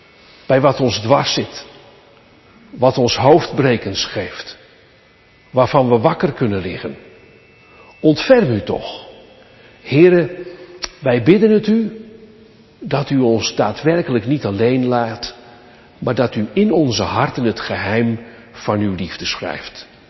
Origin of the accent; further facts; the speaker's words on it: Sassenheim, South Holland, Netherlands; ik ben uw buurman uit Sassenheim, sinds 3,5 jaar predikant in Rijnsburg